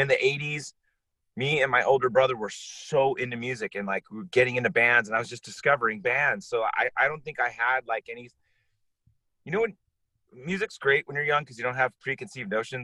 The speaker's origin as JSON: {"language": "English", "town": "Fullerton", "region": "California", "country": "United States", "tie": "born or raised there", "also_born_or_lived": "Torrance", "said": "And most of my years were in Fullerton. I was born in the South Bay in Torrance, California."}